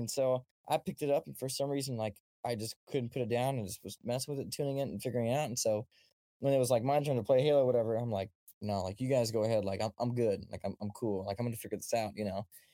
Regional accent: Indianapolis, Indiana, United States; Born and raised Indianapolis, Indiana.

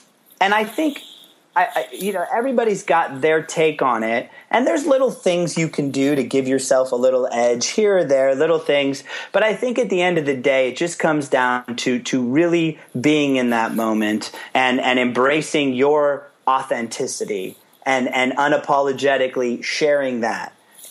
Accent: California, United States; I met him twice because I grew up in the Bay Area.

